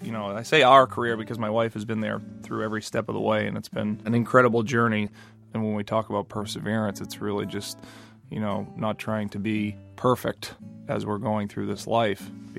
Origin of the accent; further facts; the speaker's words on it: Milton, Massachusetts, United States; I grew up in Milton, Mass.